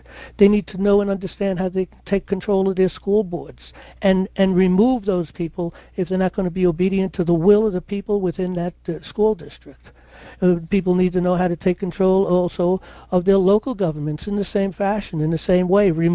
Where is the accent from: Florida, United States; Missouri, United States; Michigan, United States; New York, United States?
New York, United States; New York City; And I grew up in New York City, you know? There was always something going on.